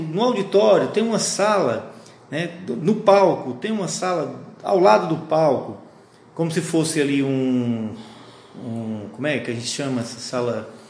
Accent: Várzea Alegre, Ceará, Brazil; also born or lived in Fortaleza; Depois, saímos de Várzea Alegre, porque é uma cidade pequena, que não tinha possibilidade.

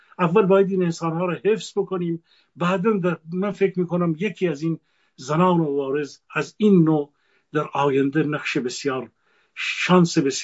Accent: Gilan, Iran; من یک فرد اهل گیلانم.

